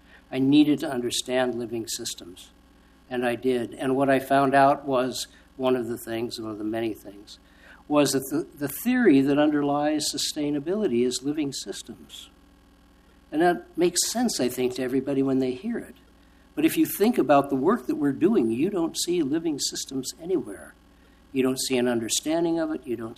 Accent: Portland, Oregon, United States; I'm proud to be a Portlander. I was born and raised in Portland.

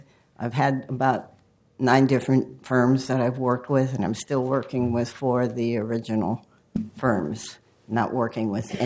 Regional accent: Portland, United States; now in New York, United States; As I said … I was born and raised in Portland. For the last about 40 years, I've lived in New York

